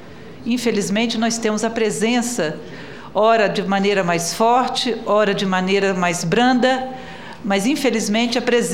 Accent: Espírito Santo, Brazil; Eu sou do Estado do Espírito Santo e tive a oportunidade de acompanhar de perto um pouco a situação lá do nosso Estado.

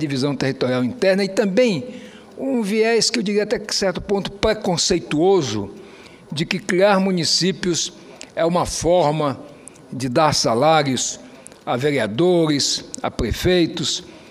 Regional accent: Roraima, Brazil; Mas eu venho da campanha lá no meu estado de Roraima.

